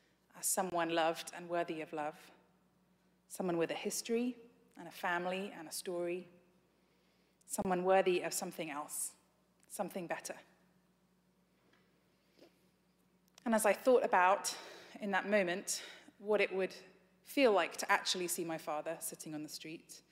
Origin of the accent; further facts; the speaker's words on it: England, United Kingdom; also born or lived in Edinburgh, Scotland; So, as you maybe have guessed, I grew up in England, but when I was 18, I went to Edinburgh in Scotland to go to university.